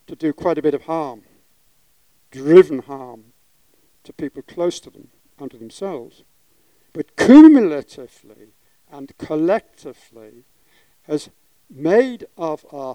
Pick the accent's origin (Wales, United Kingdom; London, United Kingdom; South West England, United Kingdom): Wales, United Kingdom; I can't bear to sit down being a Welshman and given to this kind of oratory.